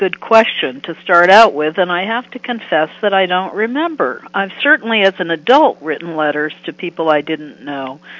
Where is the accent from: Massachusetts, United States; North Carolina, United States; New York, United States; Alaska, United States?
Massachusetts, United States; Amherst; In November of 1963, I was an 11-year-old growing up in Amherst, Massachusetts. President Kennedy had visited my hometown on October 26th of 1963.